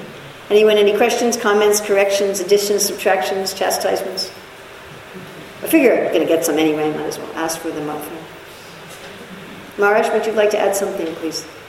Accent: New York, United States; I'm originally from New York.

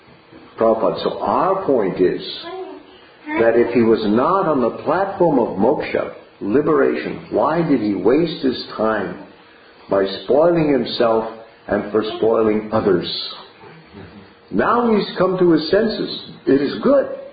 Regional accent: United States; I mean, I come from America, you know.

